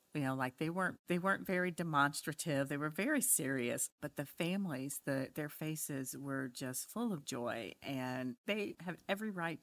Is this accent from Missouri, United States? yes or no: no; Detroit, Michigan, United States; I remember, you know, I grew up in Detroit.